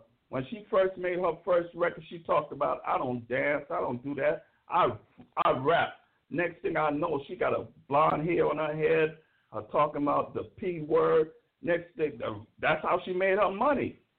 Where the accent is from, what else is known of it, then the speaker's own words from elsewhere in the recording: Brooklyn, New York, United States; I'm an OG. I come from Brooklyn. I know what how hip-hop started and what it was supposed to sound like.